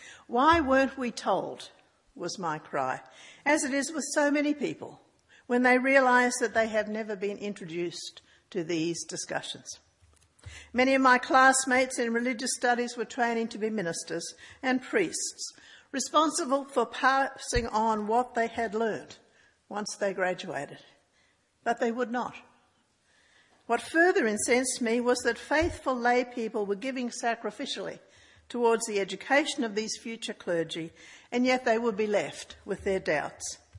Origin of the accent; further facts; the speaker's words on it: Australia; I grew up in Australia as a God-intoxicated evangelical Christian